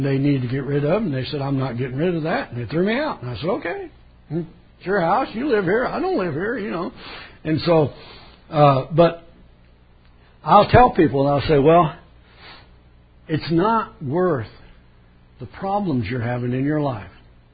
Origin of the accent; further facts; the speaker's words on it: Indiana, United States; also born or lived in Texas; I don't know, y'all, I'm from Texas. Well, I'm originally from Indiana